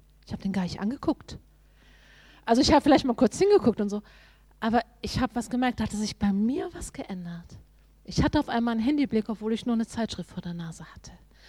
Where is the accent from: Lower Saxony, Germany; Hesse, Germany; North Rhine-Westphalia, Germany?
Lower Saxony, Germany; Hanover; war ich in Norddeutsch, dann komme ich aus Hannover